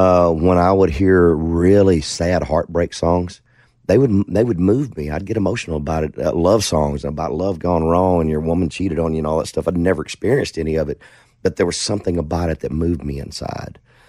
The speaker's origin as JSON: {"language": "English", "town": "Atlanta", "region": "Texas", "country": "United States", "tie": "born there", "said": "I was born in Atlanta, Texas, 1968. All … lived in Texas, lives there. My mother remarried when I was very young, so I didn't grow up there."}